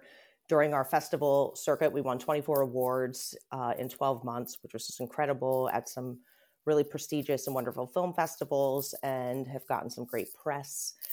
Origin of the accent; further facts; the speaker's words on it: United States; would really hinder my well-being as an American.